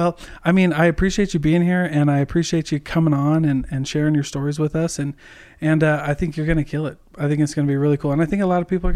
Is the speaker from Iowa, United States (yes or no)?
yes; Iowa, United States; yeah, I'm from Iowa.